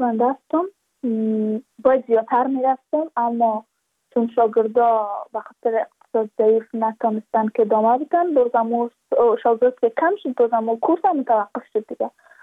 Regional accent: Badakhshan, Afghanistan; چون ما از بدخشان هستیم، یعنی منطقای دور دستش،

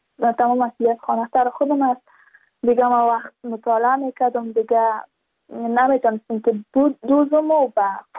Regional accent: Badakhshan, Afghanistan; ما از بدخشان هستیم

